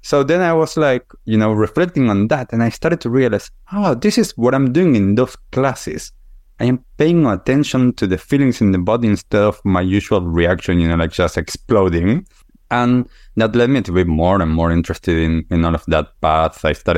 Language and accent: English; Argentina; So I grew up in Argentina. Typical childhood, you know, sports, school, you know, all of those things.